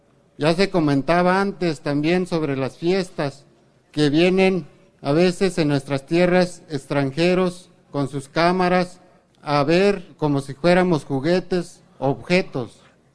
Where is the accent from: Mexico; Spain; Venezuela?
Mexico; Todos los que estamos aquí, los que somos de México, nos acordaremos de los acuerdos de San Andrés